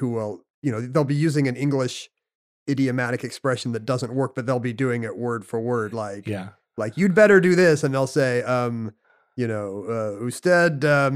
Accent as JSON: {"language": "English", "country": "United States", "said": "we're from America, one of the last countries on earth that still uses an old-fashioned imperial measuring system that is neither simple nor elegant."}